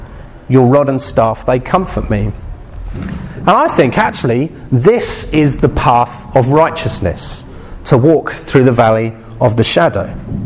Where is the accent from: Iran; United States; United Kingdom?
United Kingdom; England; But it takes a bit of time because we're English.